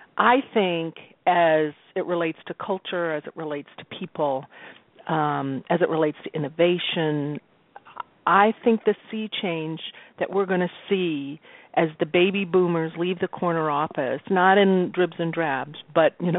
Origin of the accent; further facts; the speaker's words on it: Midwest, United States; I grew up in the Midwest and, you know, I was thinking about this the other day.